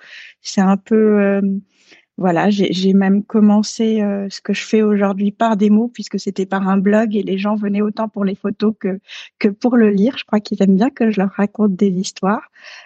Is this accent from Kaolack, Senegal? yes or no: no; Dakar, Senegal; also born or lived in Paris, France / Neuilly-sur-Seine, France; Alors j'ai grandi à Dakar. Je suis née à Paris. Mes premières années étaient à Neuilly-sur-Seine, mais j'ai grandi à Dakar. Dakar, donc au Sénégal. Mes parents étaient, mon père était diplomate et ma mère l'a suivi.